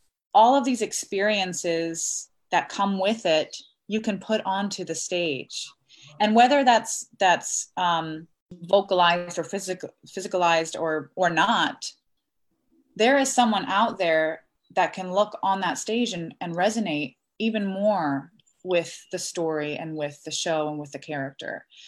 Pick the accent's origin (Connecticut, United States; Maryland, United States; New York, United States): Maryland, United States; Baltimore; And so I'm from Baltimore, Maryland, and we opened the tour at the Kennedy Center in DC.